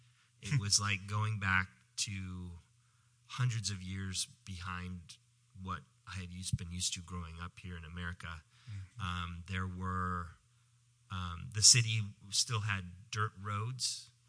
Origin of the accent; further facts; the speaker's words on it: Eugene, Oregon, United States; So I grew up here in Eugene, Oregon. Spent my whole life growing up here, and I went to Sheldon High School.